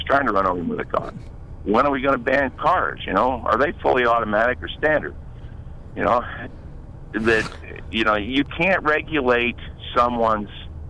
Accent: Muncie, Indiana, United States; I mean, when I was a kid growing up in Muncie

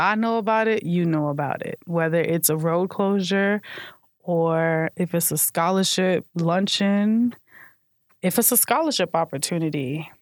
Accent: Brooklyn, New York, United States; now in Orlando, United States; And so I guess for me, coming, like being born and raised in Brooklyn, it's like I live in a different space.

